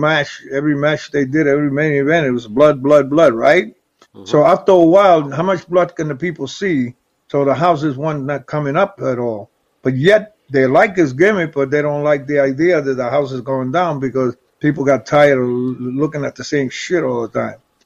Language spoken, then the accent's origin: English; San Francisco, California, United States; I was in California. I was from San Francisco.